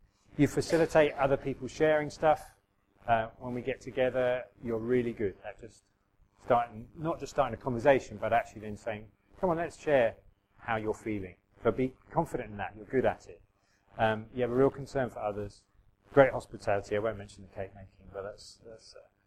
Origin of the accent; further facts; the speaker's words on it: England, United Kingdom; And so most people, we're quite English.